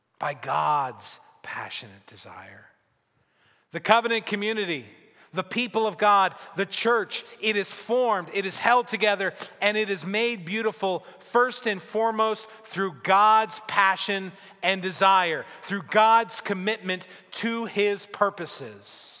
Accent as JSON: {"language": "English", "town": "Pittsburgh", "region": "Pennsylvania", "country": "United States", "tie": "born or raised there", "said": "Pittsburgh is my home, my hometown. I love it."}